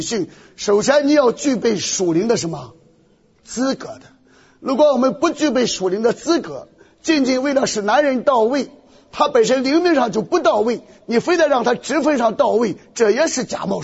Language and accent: Chinese; China; 所以我们中国人啊，基督教在中国最可怕的就是这种狭隘性啊